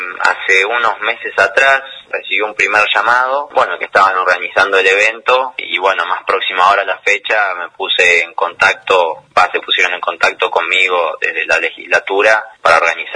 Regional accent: Esquel, Chubut, Argentina; nací en Esquel, viví toda mi vida allá y estudié en el secundario en la escuela 7722, 23 de marzo. La primaria la hice en la escuela 8 Manuel Belgrano.

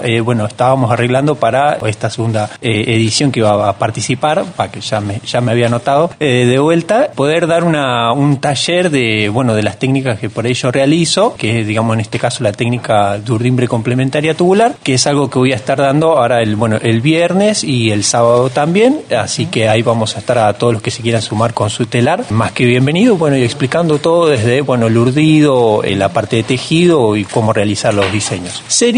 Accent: Cortaderas, San Luis, Argentina; soy artesano en telar, técnicas pampa y mapuche. Vengo de la localidad de Cortaderas, provincia de San Luis, poco más de 1600 kilómetros

